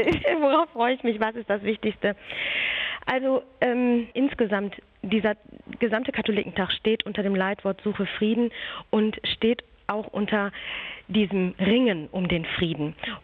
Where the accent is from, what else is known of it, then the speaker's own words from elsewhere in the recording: North Rhine-Westphalia, Germany; Da fällt mir ehrlich gesagt immer der Spruch ein, den es bei uns in Westfalen gibt